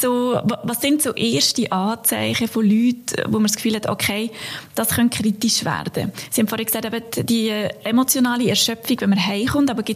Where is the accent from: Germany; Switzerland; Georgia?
Switzerland; Also wo stehen wir als Schweizer Nation, wenn es um Gesundheit geht?